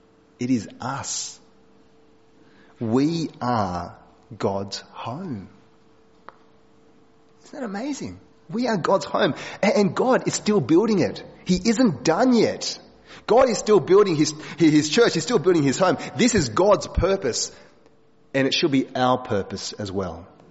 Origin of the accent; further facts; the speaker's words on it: Wagga Wagga, New South Wales, Australia; I was born in Wagga, and that's where I grew up.